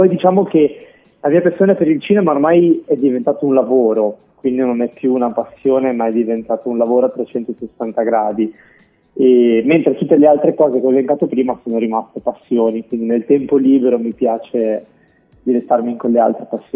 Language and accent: Italian; Genoa, Liguria, Italy; moved away as an adult; now in Rome, Italy; poter trasferirmi a Roma, perché io sono di Genova, originariamente sono di Genova, mi trasferì appunto a Roma